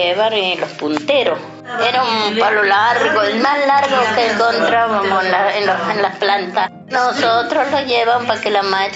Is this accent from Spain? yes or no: no; Pasinche, La Rioja, Argentina; mi pueblo era muy, muy chiquito, Pasinche, provincia de La Rioja. Está el límite de La Rioja, Catamarca